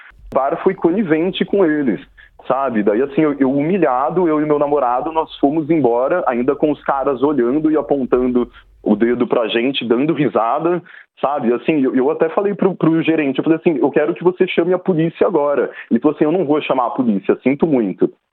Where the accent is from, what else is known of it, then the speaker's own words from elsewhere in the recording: Brazil; eu falei, olha, eu sou brasileiro também, veja só.